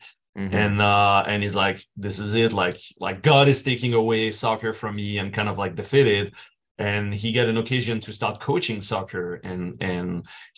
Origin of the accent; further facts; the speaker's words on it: France; now in Canada; I born and raised in France and came to basketball pretty late in my life at 15 years old.